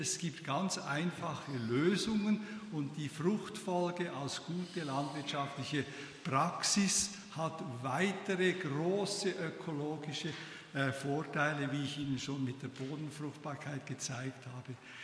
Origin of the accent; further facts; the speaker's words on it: Switzerland; weil ich ja als Schweizer nicht so schnell reden kann.